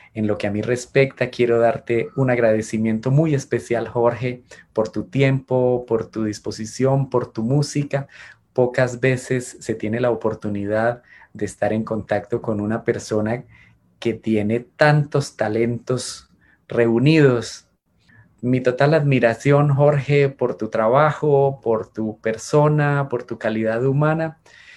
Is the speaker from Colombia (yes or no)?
yes; Colombia; hace parte de nuestro patrimonio intangible como colombianos